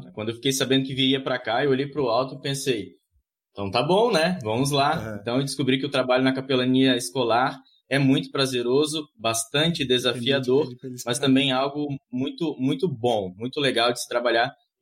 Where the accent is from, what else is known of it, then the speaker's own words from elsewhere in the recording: Vitória, Espírito Santo, Brazil; now in Cariacica, Brazil; Eu sou natural de Vitória, né? Sou capixaba da Gema, cafezeiro por nascença. Mas moro em Cariacica e congrego na comunidade Concórdia de Viana, no Espírito Santo. Bem pertinho ali a divisa, né?